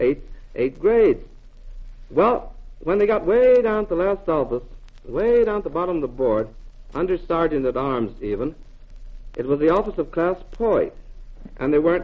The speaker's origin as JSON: {"language": "English", "town": "Lawrence", "region": "Kansas", "country": "United States", "tie": "born or raised there", "also_born_or_lived": "Joplin, United States / Buffalo, United States", "said": "The first place that I remember is a town called Lawrence, Kansas, where the University of Kansas is. And I more or less grew up in Kansas, with occasional movings to Missouri, or occasional movings to Colorado, or somewhere nearby."}